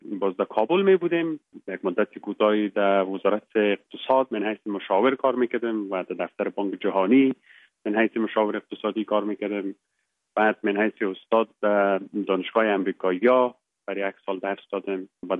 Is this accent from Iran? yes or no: no; Baghlan, Afghanistan; moved away as an adult; also born or lived in Kabul / England; ما در ولایت بغلان متولد شدیم، یکی از ولسوالی‌هایش خوست و فرنگ نام دارد. صنف 7 مکتب یا صنف 8 مکتب به بعد لیسه استقلال کابل در خواندیم. زمینه تحصیل مساعد شد که بعد از صنف 12 بیایم به انگلستان،